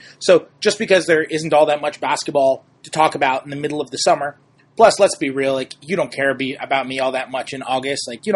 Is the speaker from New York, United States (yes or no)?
yes; New York, United States; because I'm from New York and she lives in New York